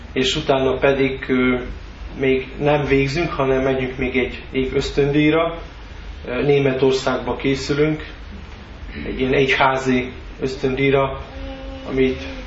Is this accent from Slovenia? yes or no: yes; Slovenia; Szlovéniából jöttem.